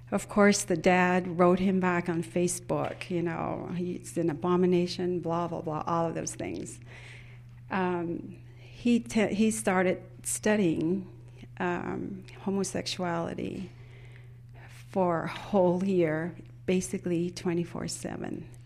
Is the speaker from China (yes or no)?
no; Tonga; now in Provo, United States; I'm from Provo, Utah County people. I am originally from Tonga, South Pacific, supposedly a Lamanite.